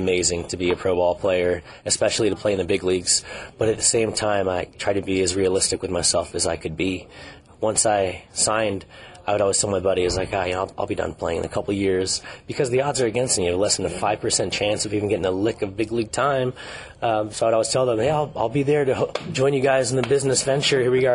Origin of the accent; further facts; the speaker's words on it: Long Beach, California, United States; I grew up in Long Beach